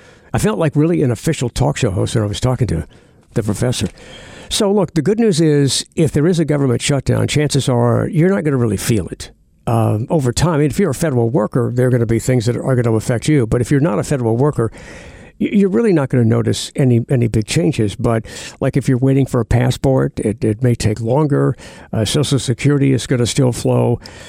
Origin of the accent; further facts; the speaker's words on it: United States; And as an American, I resent that.